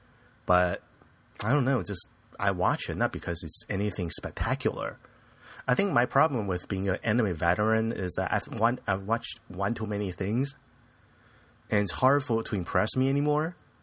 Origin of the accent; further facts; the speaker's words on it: United States; as an Asian guy living in an Asian country, I'm American, son, but with my skin